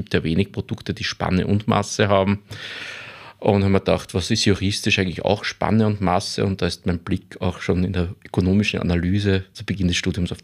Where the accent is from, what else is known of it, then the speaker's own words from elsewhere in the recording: Klosterneuburg, Lower Austria, Austria; Nein, also ich komme aus Klosterneuburg